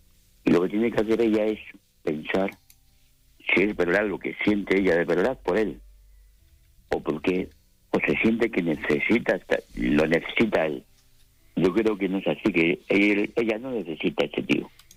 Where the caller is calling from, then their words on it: Bilbao, Basque Country, Spain; de Bilbao.